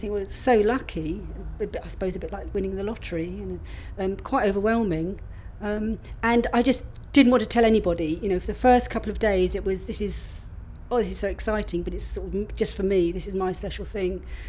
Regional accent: South East England, United Kingdom; When I grew up in Kent on the farm

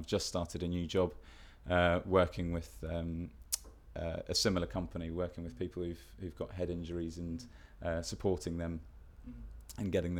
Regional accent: Hawkhurst, South East England, United Kingdom; I'm from Kent, Hawkhurst in Kent.

